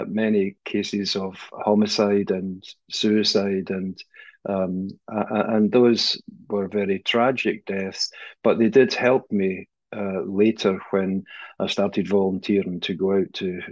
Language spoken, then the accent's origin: English; Scotland, United Kingdom; because I'm from Scotland